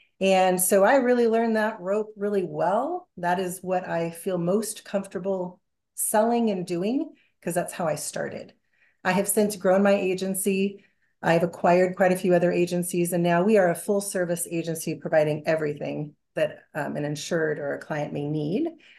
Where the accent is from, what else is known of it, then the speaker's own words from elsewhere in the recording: Kodiak Island, Alaska, United States; I grew up in Alaska. I'm a lifelong Alaskan, grew up in Kodiak Island, where all of those Kodiak bears are.